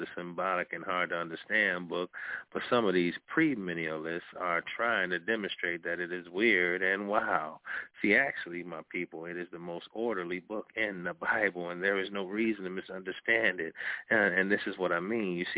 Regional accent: Detroit, Michigan, United States; I got people from California, I see Florida, I see Las Vegas, my hometown of Detroit.

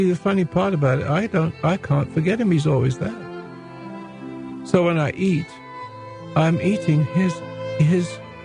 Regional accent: England, United Kingdom; now in Grants Pass, United States; You see, I'm still English in some ways.

